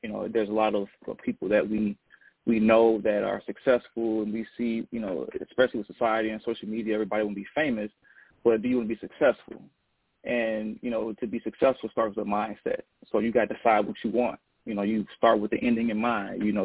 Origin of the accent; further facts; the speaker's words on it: Joliet, Illinois, United States; I'm from Joliet, and I wanted to start there